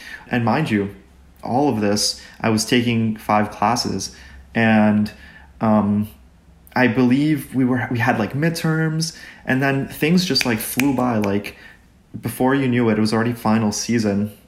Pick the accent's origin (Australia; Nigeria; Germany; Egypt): Egypt; also born or lived in Chile; now in United States; New Jersey, 20 minutes away from New York City. And so this is where I've been living for nearly 10 years. I was born and raised in Egypt. I lived in Chile for a bit, and then here we are in New Jersey.